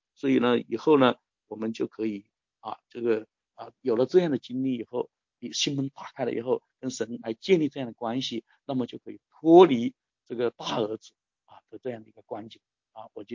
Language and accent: Chinese; China; 就是说我们中国人